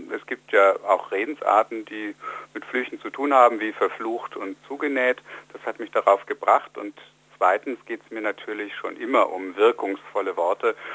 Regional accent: Bamberg, Bavaria, Germany; ich komme aus Bamberg

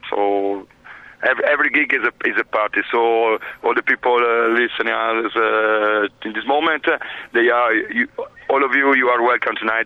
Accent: Verona, Veneto, Italy; English is a second language; But at the same time, there is in my hometown, there are a few people working a lot against this situation.

